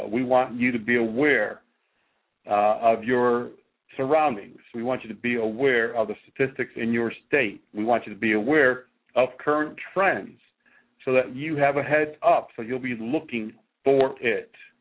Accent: Connecticut, United States; We'll also be going to Hartford, Connecticut, my home state, coming up in the next few months.

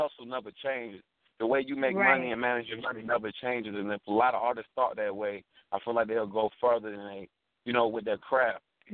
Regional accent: Raleigh, North Carolina, United States; I'm from Raleigh, North Carolina. 919.

